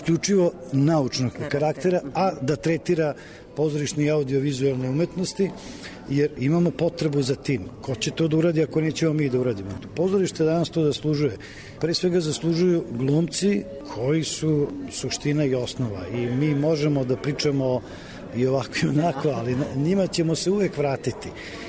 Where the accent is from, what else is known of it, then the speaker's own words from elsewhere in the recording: Novi Sad, Vojvodina, Serbia; ja kao rođeni Novosađanin koji sam odrastao u ovome gradu